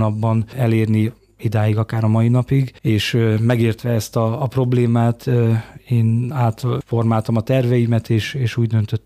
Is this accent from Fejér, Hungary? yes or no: no; Kiskunhalas, Bács-Kiskun, Hungary; also born or lived in Mosonmagyaróvár; Mosonmagyaróváron születtem, de én tulajdonképpen a saját tudatomat azt már innen a városból datálom, tehát én világéletemben úgy tartottam magamat, hogy kiskunhalasi vagyok.